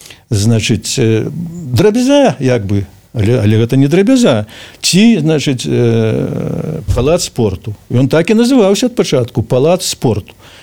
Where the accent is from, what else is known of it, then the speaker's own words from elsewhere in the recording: Belarus; Как и я рос в Беларуси.